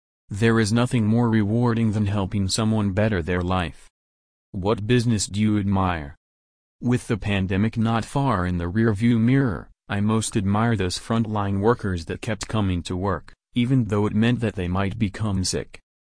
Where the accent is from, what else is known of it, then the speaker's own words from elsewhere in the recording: James Island, South Carolina, United States; now in Mount Pleasant, United States; I grew up on James Island and have worked and lived in Mount Pleasant since 2000.